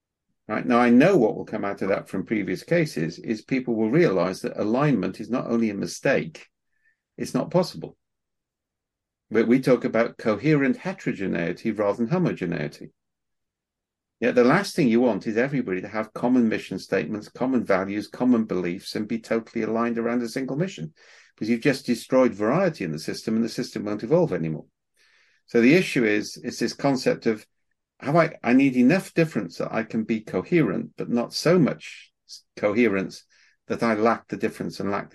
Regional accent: Wales, United Kingdom; So we're both Welsh. We can both come from South Wales.

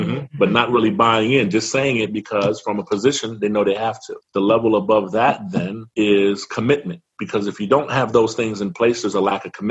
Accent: Germany; also born or lived in Baltimore, United States; born and raised in Germany. I come to you by way of Berlin and Baltimore, if that makes sense.

